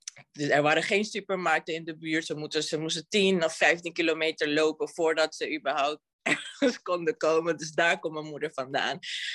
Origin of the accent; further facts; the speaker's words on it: Bonaire, Caribbean Netherlands; first language Spanish; Dutch is a second language; Ik kom uit Bonaire. Mijn ouders zijn Dominicaans. Dus ik ben opgegroeid in een... We spraken Spaans thuis. En met mijn vrienden sprak ik papiaments.